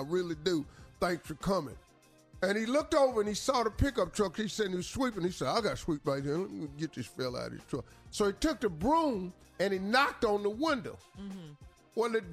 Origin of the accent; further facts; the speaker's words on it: West Virginia, United States; Oh, dog, I'm from West Virginia.